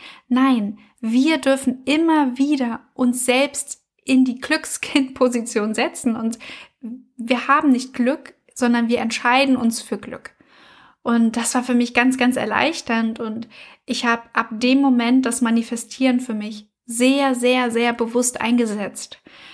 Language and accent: German; Frankfurt am Main, Hesse, Germany; now in Berlin, Germany; Ich wohne ja in Berlin, ich komme aber ursprünglich aus Frankfurt am Main.